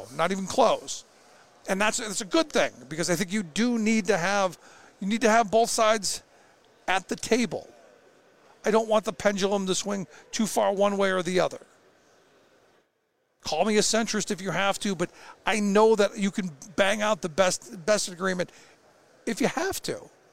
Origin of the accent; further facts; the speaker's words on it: Cleveland, Ohio, United States; And I go back to, you know, my experience growing up in Cleveland, watching the deindustrialization, watching the steel mills close